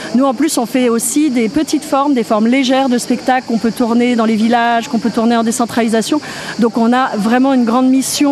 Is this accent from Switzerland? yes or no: no; Île-de-France, France; Nous, on est de la région Île-de-France.